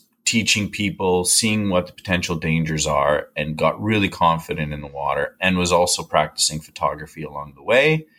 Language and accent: English; Regina, Saskatchewan, Canada; I'm a Canadian conservation photographer based on Vancouver Island. I grew up in Regina, Saskatchewan, which is far from the ocean